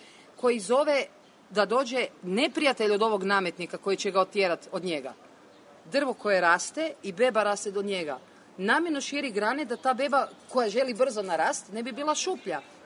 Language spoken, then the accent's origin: Croatian; Zagreb, City of Zagreb, Croatia; also born or lived in Rijeka; Rijeka je moj rodni grad, bez obzira kad sam odrasla u Zagrebu 40 godina